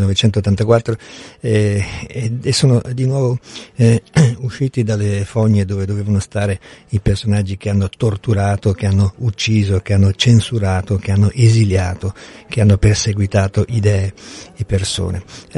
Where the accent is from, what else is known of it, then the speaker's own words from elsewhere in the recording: Brazil; Italian is a second language; ma per quanto è successo nel mio paese, nel nostro paese, in questo breve tempo